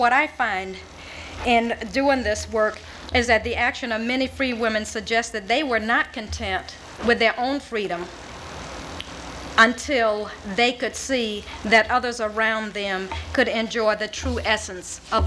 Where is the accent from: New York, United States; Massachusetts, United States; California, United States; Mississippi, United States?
Mississippi, United States; Pearl was not on the map when I grew up in Mississippi.